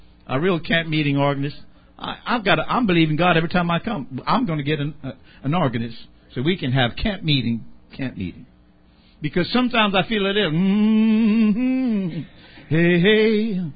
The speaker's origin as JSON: {"language": "English", "region": "the South", "country": "United States", "said": "Not because I'm from the South."}